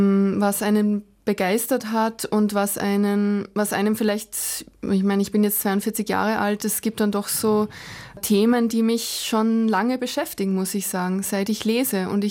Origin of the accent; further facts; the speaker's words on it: Salzburg, Austria; also born or lived in Linz; Also bis ich im Pongau war, bin ich dann in die Volksschule gegangen und vorher sind wir schon viermal umgezogen.